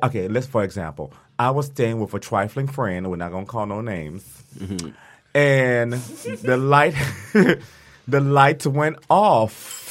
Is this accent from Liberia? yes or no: yes; Liberia; I'm from Liberia. I don't say I'm from the war.